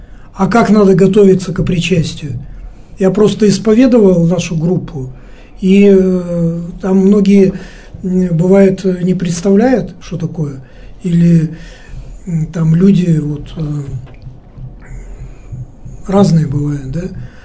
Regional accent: Yekaterinburg, Sverdlovsk Oblast, Russia; я вот из Екатеринбурга

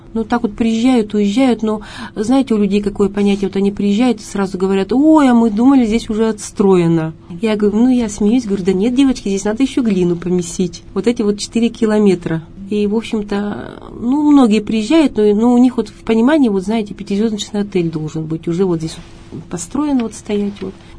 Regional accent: Kurgan Oblast, Russia; я родом из Курганской области, город Алматово есть такой.

